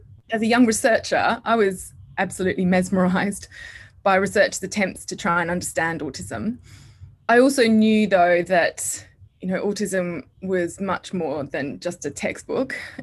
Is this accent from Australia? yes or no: yes; Perth, Western Australia, Australia; also born or lived in Oxford / Bristol / London; now in Sydney, Australia; I grew up in Perth, Western Australia, on a dairy farm, and then moved to the UK just after my PhD to Oxford in psychiatry, and was there in the UK at least, for around 14 years in various places in Bristol and then in London, before moving back to Australia, this time to Sydney, a few years ago.